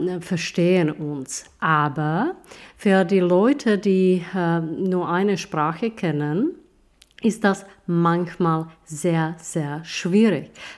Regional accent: Czechia; first language Czech; German is a second language; natürlich, ich bin eine Tschechin, ich spreche Tschechisch

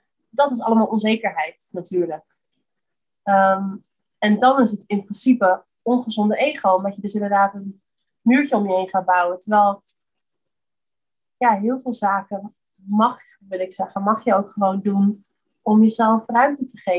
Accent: Netherlands; Maar we zijn wel heel erg sociaal als Nederlanders in ieder geval.

